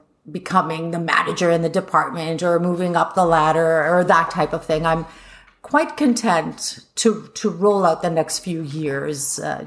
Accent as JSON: {"language": "English", "country": "Australia", "tie": "born there", "said": "I was born and raised, or not raised so much, but I was born in Australia. We have gone there together. I have a huge family base there"}